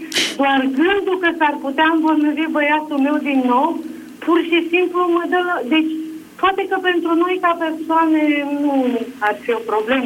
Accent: Craiova, Dolj, Romania; Sunt din Craiova, astăzi toată Craiova vrea să vă spun.

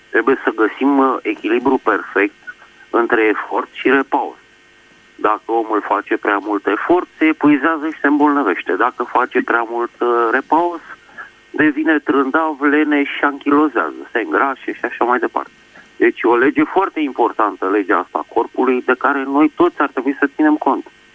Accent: Bucharest, Romania; din București.

